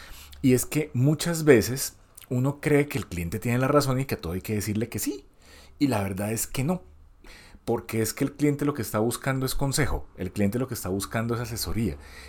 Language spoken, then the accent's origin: Spanish; Cali, Valle del Cauca, Colombia; Es que yo crecí en Cali, en el sur de Colombia, y en la década del 90, yo estaba en mi adolescencia